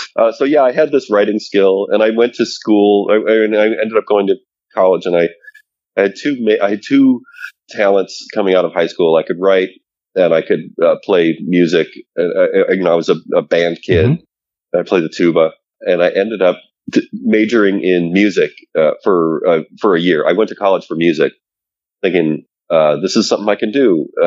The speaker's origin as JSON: {"language": "English", "town": "Detroit", "region": "Michigan", "country": "United States", "tie": "born or raised there", "said": "I grew up in the Midwest, suburbs of Detroit"}